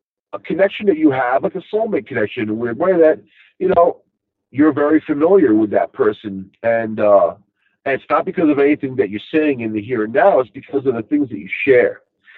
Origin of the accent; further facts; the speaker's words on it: Rockville Centre, New York, United States; he's, here's my accent, and he's like, you know, you're from Long Island. I like pegs it right away, because he was from the city, and then I was like, yep, he asked me where I was from. I said, Rockville Center.